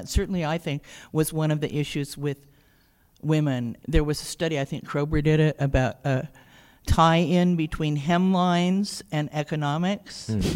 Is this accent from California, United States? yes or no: yes; Alameda, California, United States; I'm from Alameda.